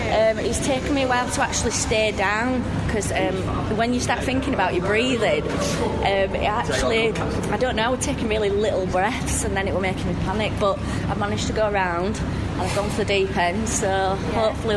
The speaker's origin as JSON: {"language": "English", "town": "Leeds", "region": "Yorkshire and the Humber", "country": "United Kingdom", "said": "I'm from Leeds."}